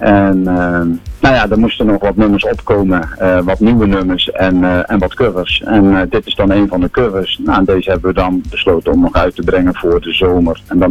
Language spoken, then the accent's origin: Dutch; Rosmalen, North Brabant, Netherlands; Ja, nou, ik kom officieel ook uit Brabant, hè, Den Bosch, dus of Rosmalen.